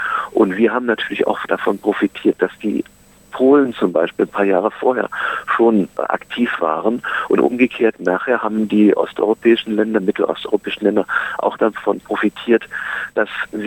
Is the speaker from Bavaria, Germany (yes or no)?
no; Berlin, Germany; ich als Berliner, für mich war das was ganz Besonderes, weil ich natürlich auch meine Kindheit quasi an der Mauer, mit der Mauer erlebt habe.